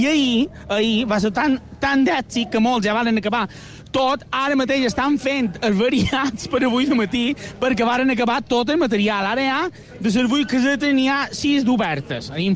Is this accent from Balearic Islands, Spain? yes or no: yes; Balearic Islands, Spain; jo som mallorquí de poble.